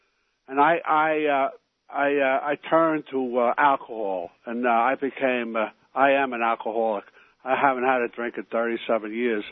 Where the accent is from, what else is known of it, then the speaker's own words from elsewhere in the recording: New York, United States; I'm from New York